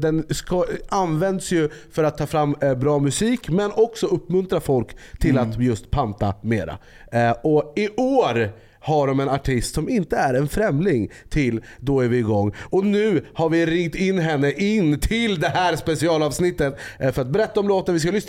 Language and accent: Swedish; Jordbro, Stockholm County, Sweden; Hemma hos mig i Jordbro där jag växte upp